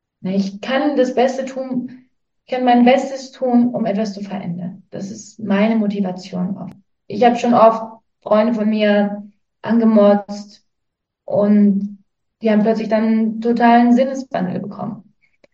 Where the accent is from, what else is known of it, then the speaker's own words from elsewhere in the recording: Guatemala; Und ja, ich bin hier in Guatemala aufgewachsen. Seit ich klein bin, wurden wir sozusagen von einer Maya-Familie adoptiert worden.